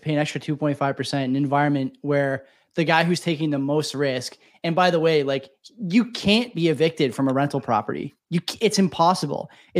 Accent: Canada; it's frustrating as a Canadian to hear my American friends, you know, giving me shit too.

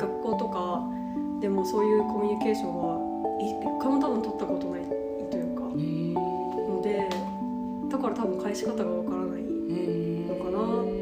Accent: Hokuriku, Japan; also born or lived in Nagoya; 出身は北陸なんですけど、北陸は北陸っぽい取り方、で、私大学の時は名古屋の方にいたんですけど、

